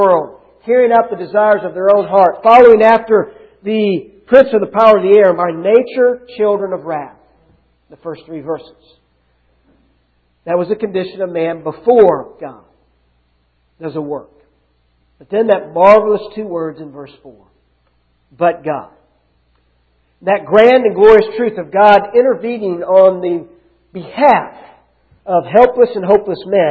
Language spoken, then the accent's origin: English; United States; But I want to say unequivocally that my Christianity has nothing to do with me being an American.